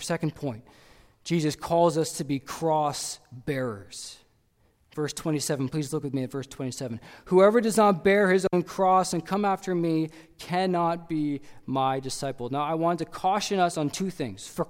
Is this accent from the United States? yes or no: no; Canada; I know as a Canadian